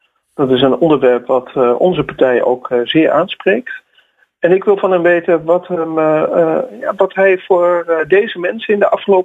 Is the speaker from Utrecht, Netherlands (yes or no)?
no; Hoofddorp, North Holland, Netherlands; En wij komen oorspronkelijk uit Hoofddorp en gingen deze kant uit vanwege het wat pakkelen van onze schoonouders.